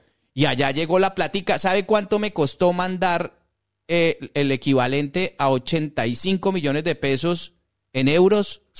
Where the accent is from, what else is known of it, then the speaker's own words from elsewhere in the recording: Colombia; como muchos colombianos, porque yo también tengo ese derecho